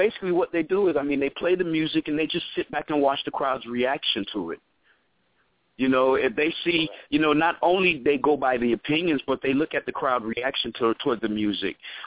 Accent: Miami, Florida, United States; And I'm down here from Miami, and we had this this club Madonna's.

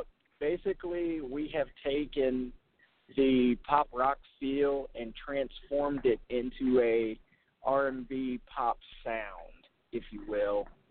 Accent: Williamsburg, Kentucky, United States; I'm originally from Williamsburg, Kentucky, born and raised. After I graduated high school, I ended up going to Morehead State

